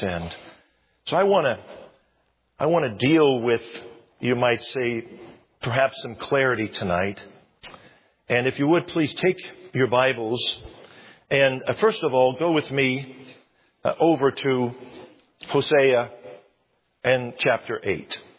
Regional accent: United States; I'm still glad that I'm an American.

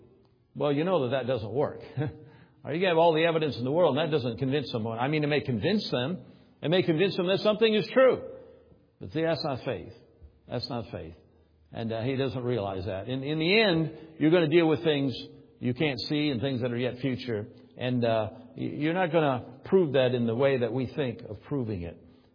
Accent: Moline, Illinois, United States; I grew up in Moline, Illinois. Well, west of the Mississippi River was, well, there was Iowa over there.

